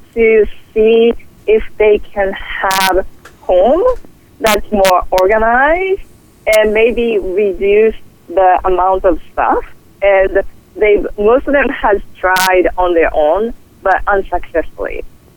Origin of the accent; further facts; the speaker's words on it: Japan; Oh, by the way, I'm originally from Japan.